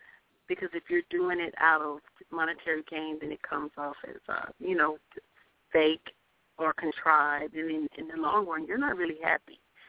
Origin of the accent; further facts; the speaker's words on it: Texas, United States; Oh, I grew up in Texas and started out in church. I started singing in church at the age of 4 because my parents did it.